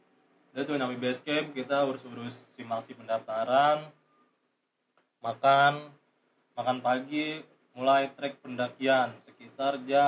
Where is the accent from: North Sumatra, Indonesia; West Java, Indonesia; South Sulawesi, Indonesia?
West Java, Indonesia; Cirebon; Terus itu juga Ciremai deket kampung gue soalnya. Kampung gue di Cirebon.